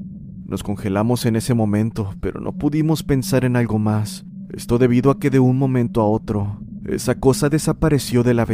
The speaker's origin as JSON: {"language": "Spanish", "town": "Mexicali", "region": "Baja California", "country": "Mexico", "said": "soy de Mexicali, Baja California, México."}